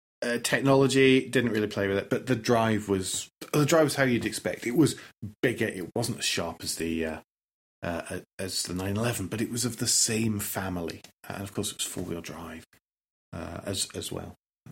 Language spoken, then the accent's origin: English; United Kingdom; that I, being British and polite